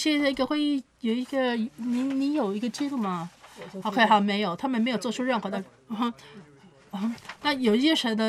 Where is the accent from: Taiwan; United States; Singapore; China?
China; 我是来自中国的记者